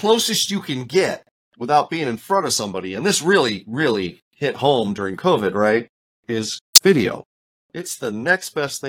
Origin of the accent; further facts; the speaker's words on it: California, United States; I grew up in California, never surfed, but I know the analogy, right?